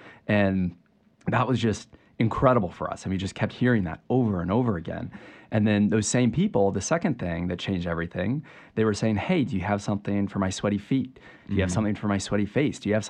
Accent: Georgia, United States; now in Chapel Hill, United States; I'm from Georgia, and the first time I came and visited UNC, I just felt this energy and this excitement and this joy.

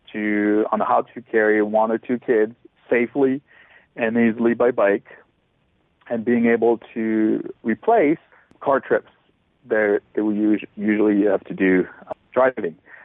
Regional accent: Strasbourg, Grand Est, France; I grew up in between France and Germany in a town called Strasbourg.

